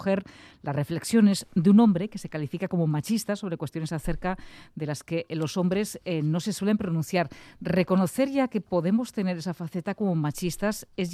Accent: Basque Country, Spain; somos de Álava

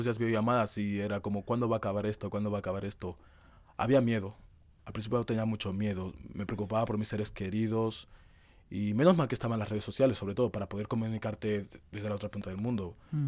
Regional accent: Madrid, Community of Madrid, Spain; born there; Yo nací en Madrid, y soy de origen nigeriano.

